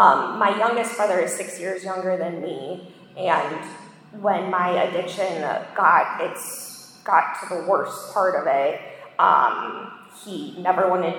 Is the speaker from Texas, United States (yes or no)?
no; Akron, Ohio, United States; So I'm originally from Akron, Ohio. For those of you that don't know the significance of Akron, Ohio, keep coming back. Born and raised in Akron, Ohio, typical picture perfect family